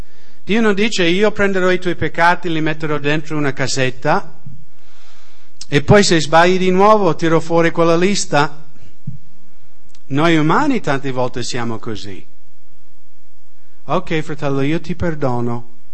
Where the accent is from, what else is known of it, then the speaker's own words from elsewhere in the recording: Washington, United States; Italian is a second language; Nello stato di Washington, negli Stati Uniti, da dove vengo io, c'è una legge che ogni giovanotto sotto 18 anni